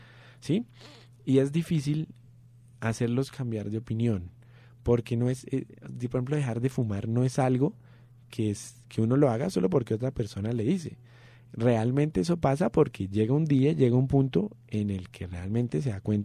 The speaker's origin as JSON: {"language": "Spanish", "region": "Boyacá", "country": "Colombia", "said": "Y mi primo también es de Boyacá"}